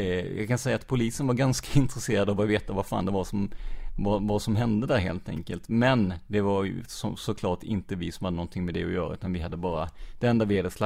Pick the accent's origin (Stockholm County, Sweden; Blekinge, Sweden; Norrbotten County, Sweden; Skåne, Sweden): Blekinge, Sweden; Rödeby; also born or lived in Karlskrona; för jag är ju uppvuxen i Rödeby